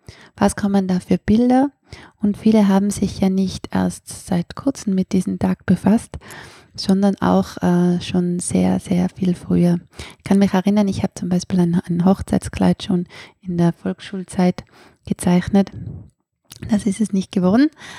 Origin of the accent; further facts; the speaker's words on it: Austria; dass man bei uns in Österreich nicht unbedingt im Standesamt selbst heiraten muss